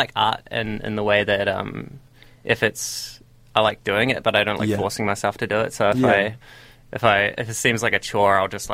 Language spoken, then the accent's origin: English; Christchurch, Canterbury, New Zealand; Just like friends of mine that I grew up around and in Christchurch and stuff.